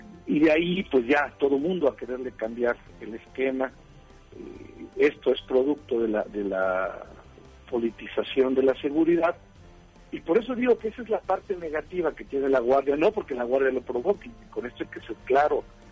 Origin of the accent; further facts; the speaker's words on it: Mexico; esto es lo que como mexicano nos debe de dar tranquilidad